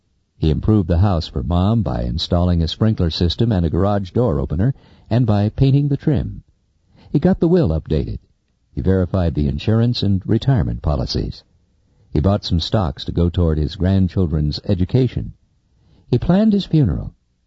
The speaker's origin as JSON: {"language": "English", "region": "Texas", "country": "United States", "tie": "born or raised there", "said": "In a recent trip to my hometown, I took some time to go see a tree. A live oak tree, my dad had called it, with the accent on live."}